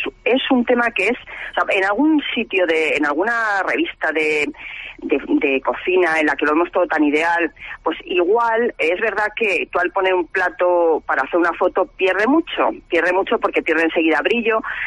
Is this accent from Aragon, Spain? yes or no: no; Cuenca, Castilla-La Mancha, Spain; nosotros somos de Cuenca y la verdad es que el blog tiene casi sus inicios en Cuenca